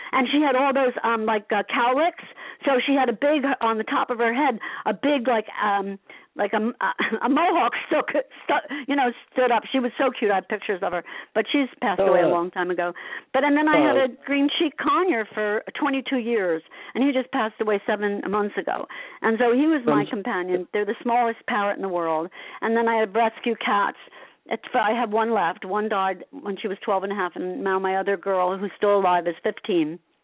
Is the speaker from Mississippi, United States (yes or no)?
no; Asbury Park, New Jersey, United States; It was very cool growing up in Asbury